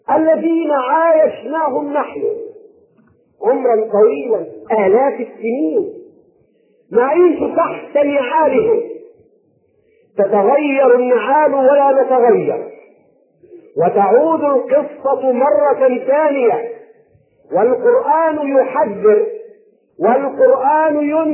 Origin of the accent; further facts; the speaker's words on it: Egypt; وها نحن أبناء مصر